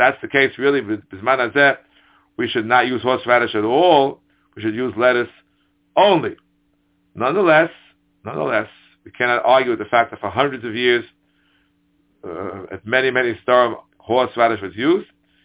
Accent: United States; which is the minhag even in Europe, even when I grew up in America.

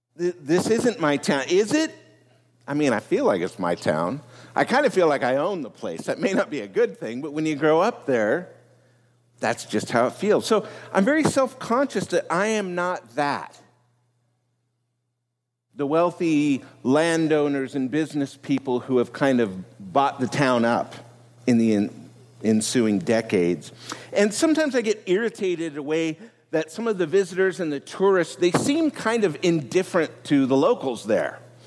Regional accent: Cayucos, California, United States; I went home to a little town where I grew up in Cayucas, California, rural on the beach.

